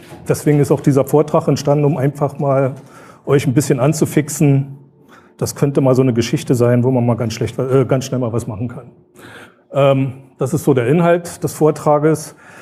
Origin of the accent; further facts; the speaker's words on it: Brandenburg an der Havel, Brandenburg, Germany; Linux betreibe ich seit 1995, da könnte man jetzt mein Alter ableiten. Und ich komme aus Brandenburg, dort gibt es eine, also aus der Stadt Brandenburg